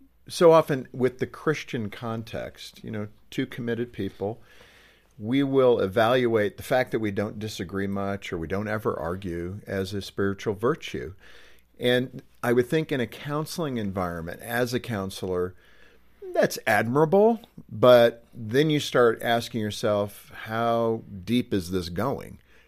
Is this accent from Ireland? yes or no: yes; Ireland; Now, being Irish